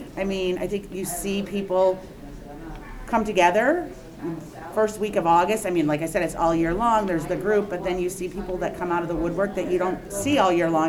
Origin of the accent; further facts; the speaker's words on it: Bridgewater, United States; I grew up in Bridgewater. My family has lived on Main Street since I was five, so about 38 years.